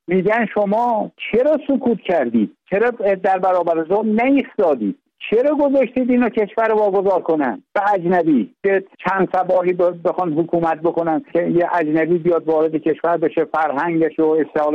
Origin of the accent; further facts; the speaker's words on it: Iran; برادرام هستن، ایلم هستن، ما بختیاری هستیم. 8 میلیون بختیاری پرچم بختیاری رو برخواهند داد.